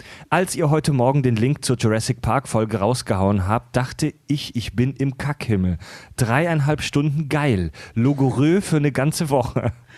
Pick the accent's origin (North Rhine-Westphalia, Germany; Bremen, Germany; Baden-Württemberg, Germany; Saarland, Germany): Baden-Württemberg, Germany; Pforzheim; Also ich glaube in meiner Heimat in Pforzheim, genau zwischen Baden und Schwaben, das postapokalyptische Niemandsland zwischen Baden und Württemberg, da sagt man auch 3:15 auf jeden Fall.